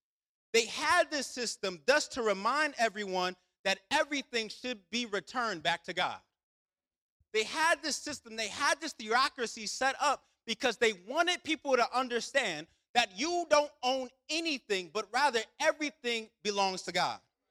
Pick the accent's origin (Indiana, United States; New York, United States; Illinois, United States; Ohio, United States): New York, United States; Rochester; I remember I'm from Rochester, New York. One thing about Rochester, New York is we get a lot of snow.